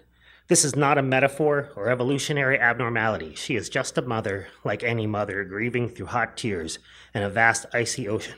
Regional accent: Erie, Pennsylvania, United States; I'm from Erie, PA, and we are like the snow capital of the world.

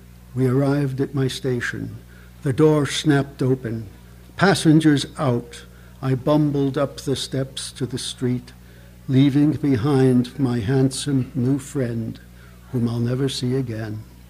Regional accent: New York, United States; I was in New York this past weekend. I was brought up in New York.

